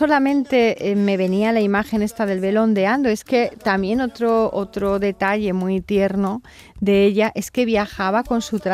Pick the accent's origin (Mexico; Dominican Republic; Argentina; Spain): Spain; Segorbe, Valencian Community; now in Castellón de la Plana, Spain; Tengo que remarcar que soy de Segorbe